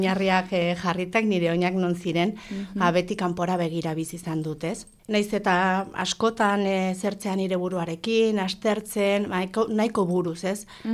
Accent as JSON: {"language": "Basque", "town": "Pamplona", "region": "Navarre", "country": "Spain", "tie": "born or raised there", "said": "txantrean jaio nintzen, txantrean hazi, txantrean handitu, txantrean txikitu"}